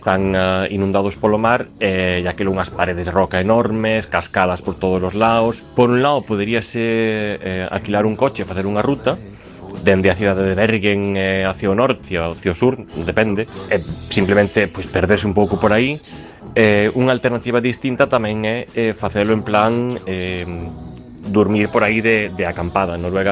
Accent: Chantada, Galicia, Spain; moved away as an adult; now in Oslo, Norway; Pois eu son de Chantada, en Lugo. E viñen a Oslo pois cunha beca

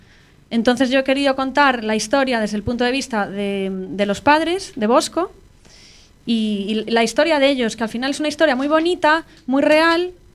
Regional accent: A Coruña, Galicia, Spain; also born or lived in Madrid / Paris / New York; yo soy de Coruña, estudié aquí en el cole y luego me fui a estudiar la carrera a Madrid.

